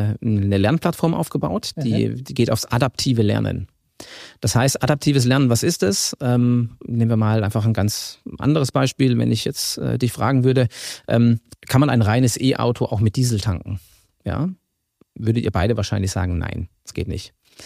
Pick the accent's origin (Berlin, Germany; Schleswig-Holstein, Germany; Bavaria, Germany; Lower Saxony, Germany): Lower Saxony, Germany; born there; ich bin in Ostfriesland geboren